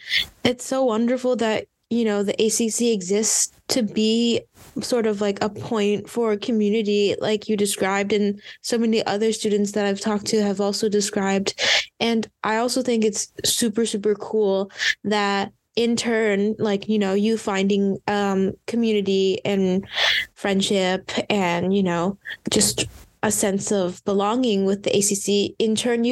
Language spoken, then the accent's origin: English; Thailand; I am from Thailand.